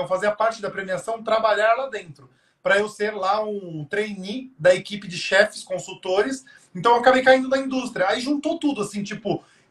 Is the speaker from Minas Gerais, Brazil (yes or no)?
no; Guarujá, São Paulo, Brazil; also born or lived in Santos; now in São Paulo, Brazil; Nasci em Santos, morei a minha vida toda, adolescência, começo da vida adulta no Guarujá, e já moro em São Paulo, já vai fazer 12 anos.